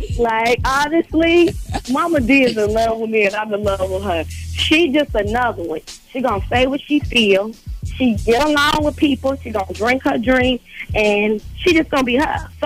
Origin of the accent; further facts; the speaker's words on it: Memphis, Tennessee, United States; I'm from Memphis. We jump gates.